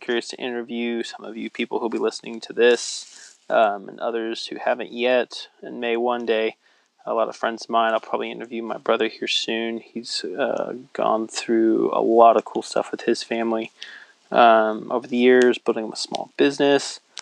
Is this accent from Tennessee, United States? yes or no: no; Florida, United States; now in California, United States; Like I said, we're in California. I'm from Florida. I'm married. I have an eight-month-old son.